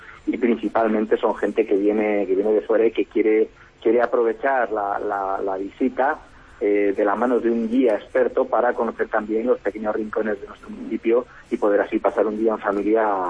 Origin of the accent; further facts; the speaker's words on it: Navaluenga, Castile and León, Spain; a mí me gusta Navaluenga porque es mi pueblo, porque es donde yo nací, porque es donde me crié